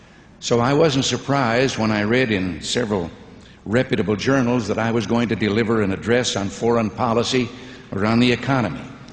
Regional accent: Illinois, United States; Growing up in Illinois, I was influenced... I was influenced by a sports legend so national in scope that it was almost mystical.

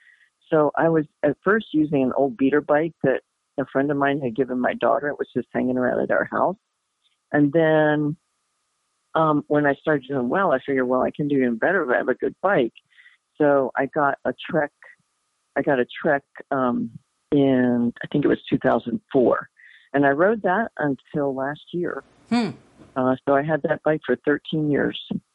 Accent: Baltimore, Maryland, United States; also born or lived in Italy; I was born in Baltimore, and I grew up there until I went to college outside of Philadelphia. After that, I went to Italy, actually, to study art.

